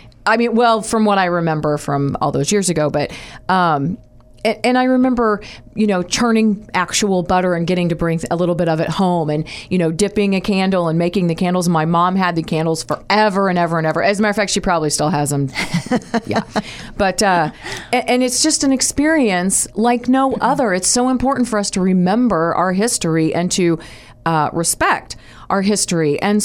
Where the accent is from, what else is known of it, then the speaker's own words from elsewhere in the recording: Indianapolis, Indiana, United States; I grew up in Indianapolis